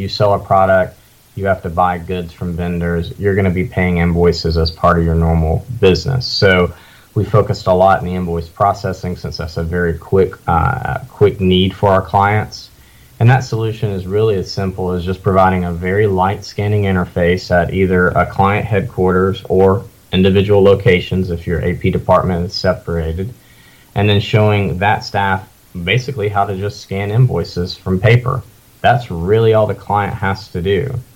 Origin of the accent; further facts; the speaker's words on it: Greenwood, South Carolina, United States; born there; I was born on New Year's in 1989, and I was actually the first child born in Greenwood, South Carolina, that year.